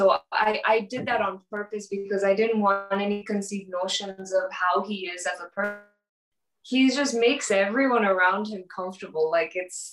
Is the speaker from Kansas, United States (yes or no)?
no; San Diego, California, United States; And I'm from San Diego, California, okay? Yeah. And I grew up here, was born and raised here